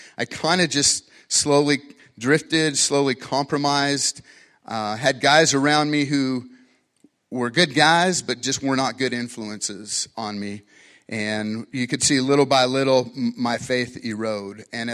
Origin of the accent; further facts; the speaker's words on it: Wyoming, United States; I'm from Wyoming, to move back to Wyoming.